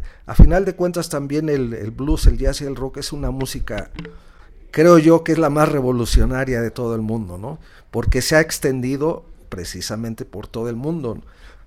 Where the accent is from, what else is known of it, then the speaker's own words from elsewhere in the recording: Mexico; Queremos identificarnos, en mi caso, como mexicanos, pero haciendo blues, jazz y rock, ¿no?